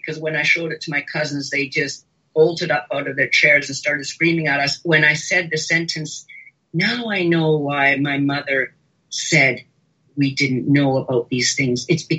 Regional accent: Canada; Here I was, a little German girl of German parents, born and raised in Canada. Okay, but my parents came from Germany. They were immigrants to Canada.

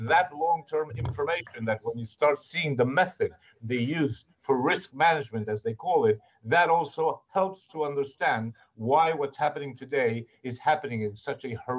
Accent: New York City, New York, United States; also born or lived in London; now in Argentina; And yes, we've settled here in Argentina. The thing is that I was brought up in New York, or dragged up in New York, depends on how you look at it. And then I lived for many years in London

